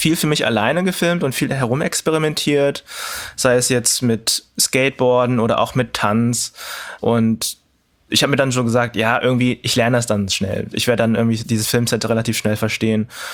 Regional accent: Stadthagen, Lower Saxony, Germany; Also ich habe total positive und schöne Erinnerungen an Niedersachsen und auch an meine Kindheit in Stadthagen.

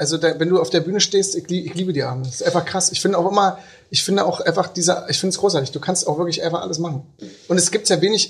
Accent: eastern Germany, Germany; Und wenn wir in Amerika sitzen, dann fragen sie so, ey, wo kommst du her? Ne, und bei mir so, Germany.

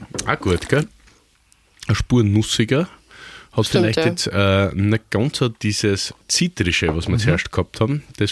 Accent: Styria, Austria; für mich als Steirer

